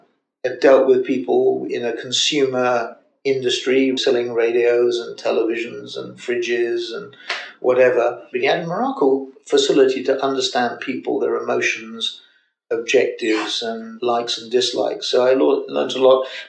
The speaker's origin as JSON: {"language": "English", "region": "London", "country": "United Kingdom", "tie": "born or raised there", "said": "child from a Jewish background in the ghetto, as I call it, of Northwest London. I was born in Golders Green in a block of flats called Queensborough Court, and we graduated to Mill Hill, which was also in Northwest London."}